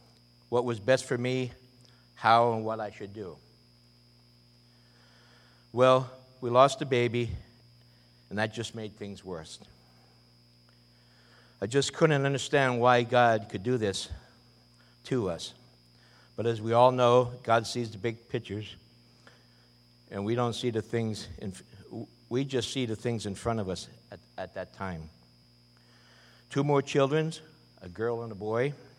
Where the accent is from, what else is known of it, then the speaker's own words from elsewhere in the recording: Pennsylvania, United States; I was born and raised in Pennsylvania, the youngest of three boys.